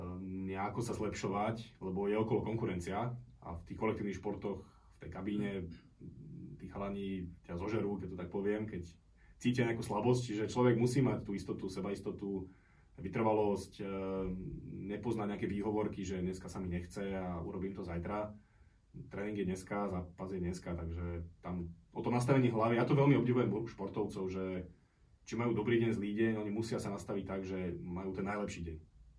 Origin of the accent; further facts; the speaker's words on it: Považská Bystrica, Trenčín Region, Slovakia; Vyrastal som v Považskej Bystrici. Na sídlisku, mali sme klasický panelákový byt